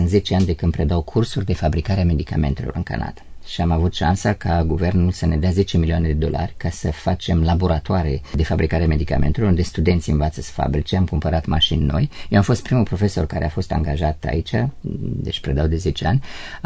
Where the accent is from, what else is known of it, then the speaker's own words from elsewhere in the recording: Cluj-Napoca, Cluj County, Romania; Eu sunt clujean și rămân.